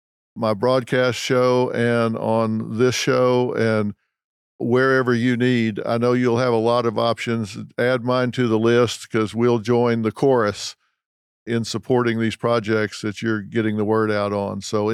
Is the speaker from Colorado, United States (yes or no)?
no; Texas, United States; I'm from Texas, so when I say it, I do it.